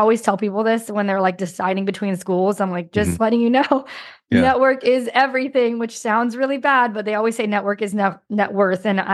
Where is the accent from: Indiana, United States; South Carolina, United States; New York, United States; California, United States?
California, United States; Pasadena; I grew up in Pasadena area.